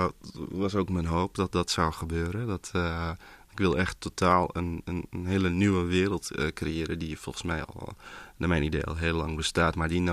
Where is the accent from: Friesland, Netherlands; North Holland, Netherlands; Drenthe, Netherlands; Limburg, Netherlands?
North Holland, Netherlands; Amsterdam; ik ben in Amsterdam-West opgegroeid met voornamelijk Marokkaanse en Turkse mensen om me heen.